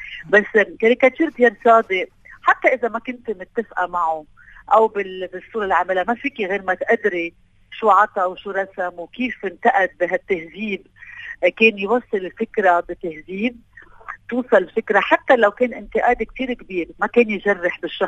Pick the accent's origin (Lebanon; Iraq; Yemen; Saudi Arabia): Lebanon; مش نفسيتنا كلبنانية